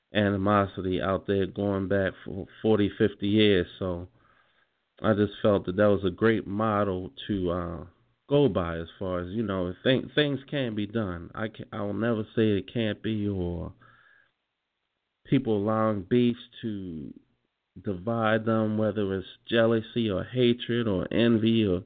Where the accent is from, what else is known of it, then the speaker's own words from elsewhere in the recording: Baltimore, Maryland, United States; my hometown of Baltimore, which is, we are really, really in desperate need of prayer for our city